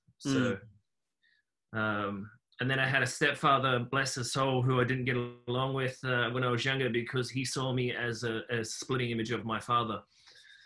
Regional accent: Hamilton, Waikato, New Zealand; So originally I'm from New Zealand. I was born in a place called Hamilton, which is the center of the North Island. Born into a big family.

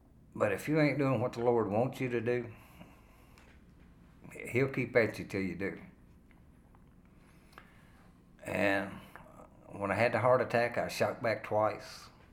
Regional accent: Munfordville, Kentucky, United States; Well, I'm from Mumfordville, Kentucky.

